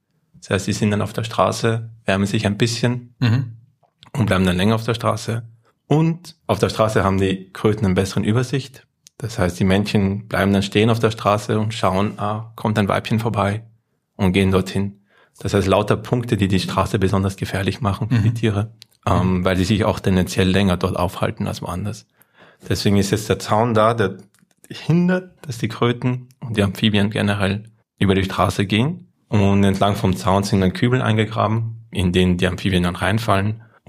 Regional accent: Tullnerbach, Lower Austria, Austria; Also aufgewachsen bin ich in der Umgebung in Tulnerbach, im Wienerwald

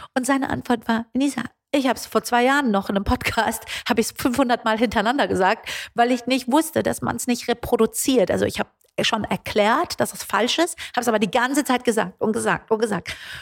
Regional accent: Frankfurt, Hesse, Germany; Ich bin hier in Frankfurt aufgewachsen mit jeder Menge Sinti und Roma an meiner Schule.

